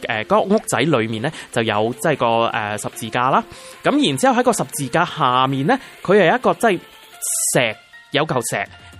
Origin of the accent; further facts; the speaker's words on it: Hong Kong; 我唔系，我香港嚟噶。